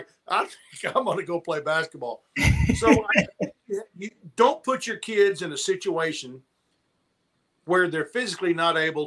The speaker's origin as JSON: {"language": "English", "town": "Burnet", "region": "Texas", "country": "United States", "tie": "born or raised there", "said": "One of the things I remember when I grew up in Burnet, we had peewee football, which is for fifth and sixth grade."}